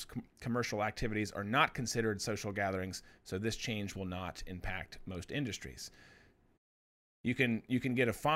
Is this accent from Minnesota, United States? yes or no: yes; Minnesota, United States; but my home state of Minnesota and their governor, Tim Walz, put a 4-week lockdown